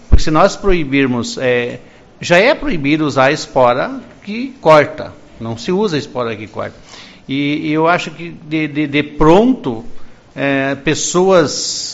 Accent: Rio Grande do Sul, Brazil; todos nós somos gaúchos, todos nós gostamos, né?

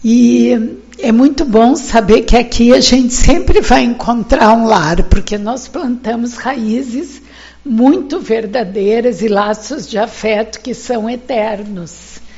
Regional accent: Uruguaiana, Rio Grande do Sul, Brazil; fazem 50 anos que o pai saiu de Uruguaiana, né? E voltar para minha terra natal para participar dessa homenagem é motivo de grande alegria

